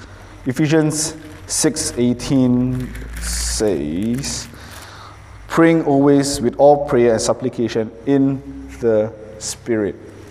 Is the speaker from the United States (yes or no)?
no; Malaysia; growing up in Malaysia, and you know, we have a very secular country and a very secular society